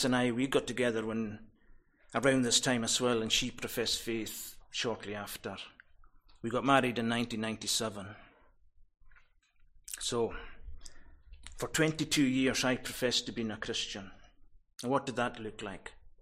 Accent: Scalpay, Scotland, United Kingdom; I was born in 1972. I was brought up in Scalpe. I'm the younger of two brothers.

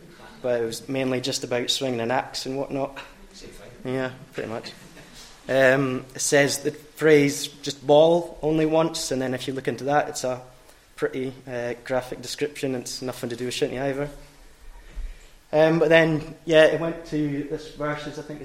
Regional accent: Fort William, Scotland, United Kingdom; I grew up in Fort William, which is known as the outdoor capital of the UK.

